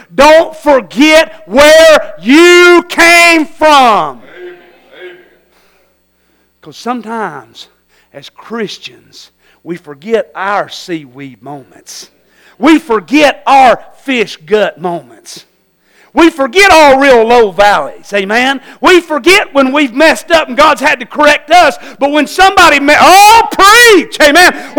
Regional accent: Tennessee, United States; I'm a boy from Tennessee.

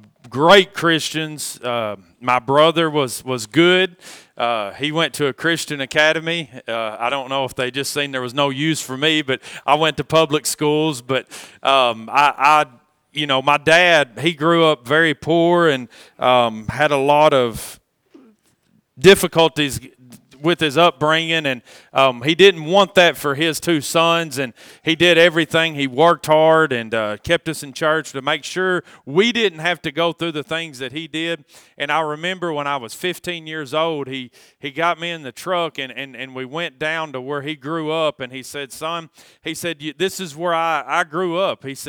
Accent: Arkansas, United States; Well, you know, I'm from Arkansas, so if you're a Tennessee fan, I'm sure you remember 1998 if you're old enough.

